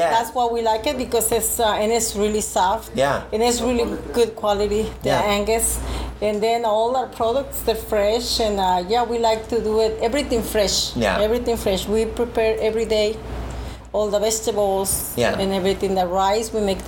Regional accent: Guadalajara, Jalisco, Mexico; moved away; first we came from Mexico, from Guadalajara. It's 32 years ago.

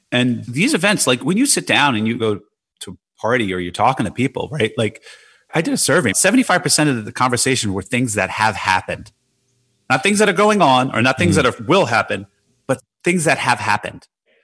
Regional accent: Jersey City, New Jersey, United States; I just had this like growing up in Jersey City, like I won't live past 30, you know, Y2K.

